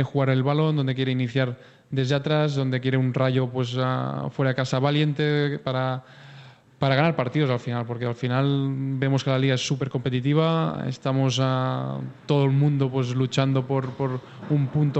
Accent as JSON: {"language": "Spanish", "region": "Catalonia", "country": "Spain", "said": "Yo me siento español, me siento catalán"}